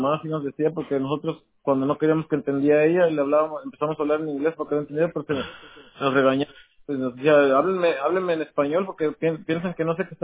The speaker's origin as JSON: {"language": "Spanish", "town": "Tuxpan", "country": "Mexico", "tie": "born there", "said": "La ciudad donde nací sería Tuxpan."}